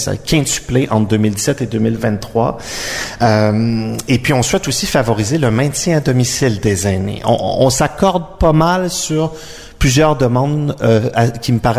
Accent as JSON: {"language": "French", "region": "Quebec", "country": "Canada", "said": "Moi, évidemment, comme fier patriote québécois, je souhaiterais qu'on soit à la table"}